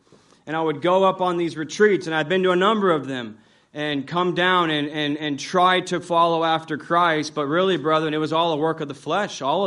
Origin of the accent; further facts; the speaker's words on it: Las Vegas, Nevada, United States; I grew up in Las Vegas, born and raised out there. I grew up in a family that went to church. We went to an evangelical Protestant church.